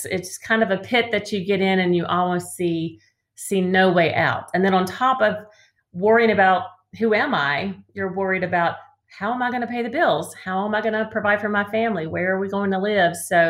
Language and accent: English; Georgia, United States; also born or lived in North Carolina; Well, I grew up in Georgia, right outside of Atlanta. My dad got transferred a lot in his job. And so we moved several places in North Carolina